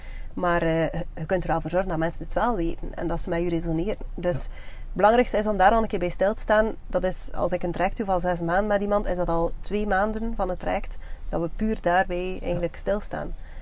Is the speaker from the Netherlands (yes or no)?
no; Kortrijk, Flanders, Belgium; Ik ben getogen en geboren in Kortrijk. Dus het is logisch dat dan mijn netwerk vooral hier zit.